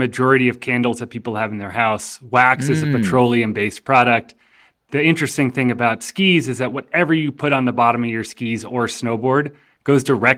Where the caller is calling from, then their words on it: Carbondale, Colorado, United States; I'm calling in from Carbondale, Colorado, and I'm the founder of Mountain Flow.